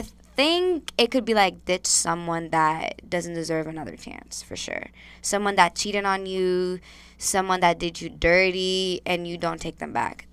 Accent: Dominican Republic; Need I remind you guys that I'm from Dominican Republic.

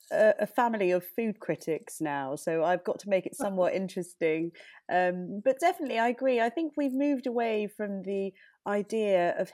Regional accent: India; You know, I'm Indian, and being able to cook Indian food for my family so that my children appreciate their own roots

